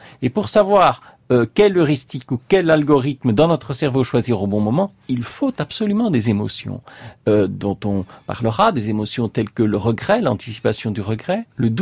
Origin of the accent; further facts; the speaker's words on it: Belgium; Je suis belge d'origine